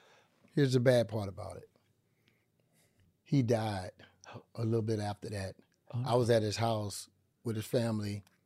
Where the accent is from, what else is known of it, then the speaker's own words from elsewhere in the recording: Texas, United States; I'm from Texas.